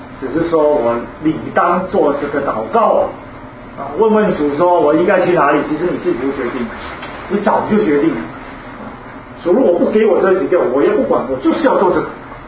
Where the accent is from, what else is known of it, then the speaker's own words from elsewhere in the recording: China; 我们中国人抬轿子很多